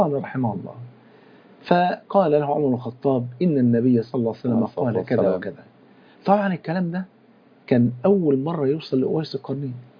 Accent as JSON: {"language": "Arabic", "country": "Egypt", "said": "حتى إحنا كمصريين"}